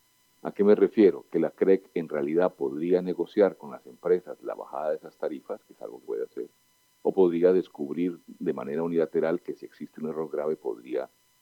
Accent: Spain; moved away; Yo vengo de España, donde se incurrió un déficit de tarifa que fue muy prolongado

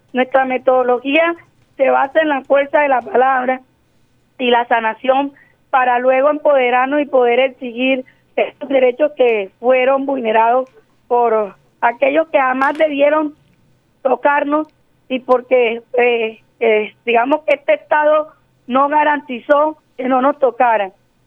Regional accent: San Juan Nepomuceno, Bolívar, Colombia; llegué anoche porque tenía a mis hijos también aquí y porque yo soy montemariana, sanjuanera, estudio en Barranquilla

